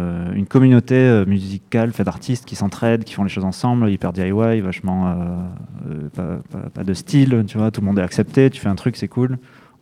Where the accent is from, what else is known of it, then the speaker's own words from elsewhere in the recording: Nouvelle-Aquitaine, France; Je suis basque alors, du coup.